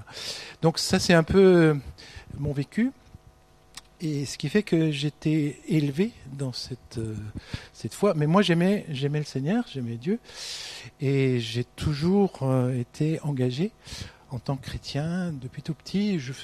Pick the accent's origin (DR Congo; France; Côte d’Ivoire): France; Grand Est; Moi-même, je suis originaire d'Alsace, pas loin de Strasbourg. On est quatre enfants